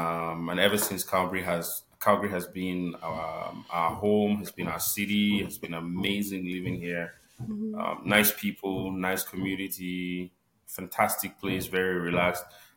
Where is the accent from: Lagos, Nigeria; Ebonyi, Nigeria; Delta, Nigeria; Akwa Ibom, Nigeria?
Delta, Nigeria; Asaba; now in Canada; Okay, so I am originally from Delta State in Nigeria. I'm from the capital, Asaba.